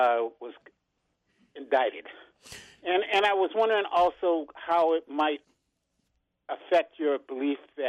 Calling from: Upper Marlboro, Maryland, United States; from Upper Marlboro.

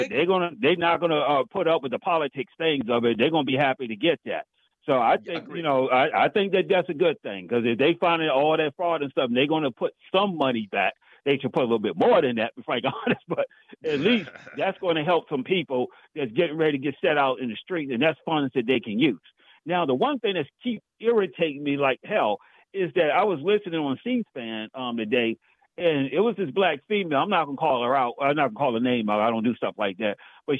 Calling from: Washington, District of Columbia, United States; from D.C., brother.

